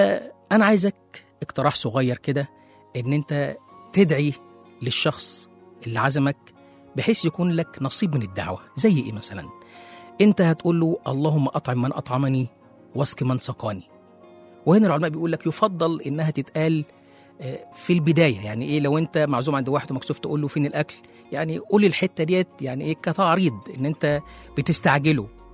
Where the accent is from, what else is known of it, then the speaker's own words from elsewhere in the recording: Egypt; وإحنا كشعب مصري بنحب الأمثال وبنستخدمها كتير جدا في حياتنا.